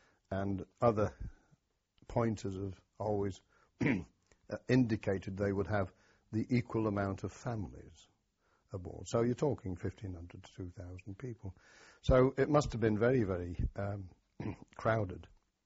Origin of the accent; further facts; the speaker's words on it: Aldershot, South East England, United Kingdom; born there; Yes, I was born in Aldershot, the home of the British Army, into an army family on July the 25th, 1933.